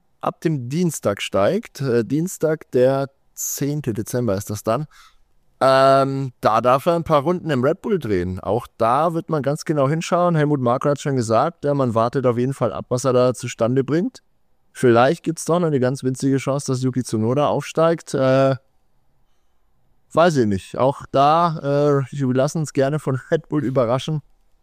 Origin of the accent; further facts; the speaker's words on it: Bavaria, Germany; wie man bei uns in Franken sagt.